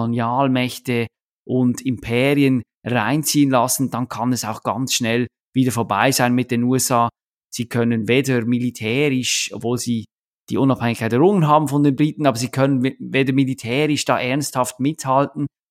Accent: Switzerland; kennen wir als Schweizer

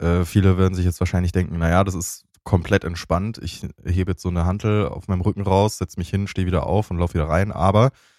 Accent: Leipzig, Saxony, Germany; ich komme aus Leipzig.

